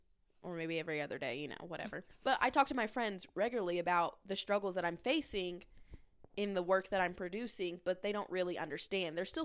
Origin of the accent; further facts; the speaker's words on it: Midwest, United States; But we are from the Midwest.